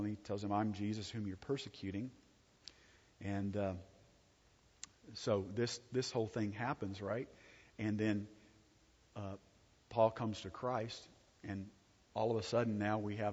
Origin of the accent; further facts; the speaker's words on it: Texas, United States; Well, I'm a Texan, so I can say what I want, right?